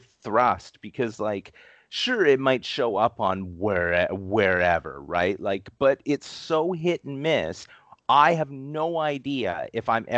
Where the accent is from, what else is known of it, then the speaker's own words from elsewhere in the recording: Canada; So the thing is like it makes they as a Canadian collector, we have no idea how we can access these things.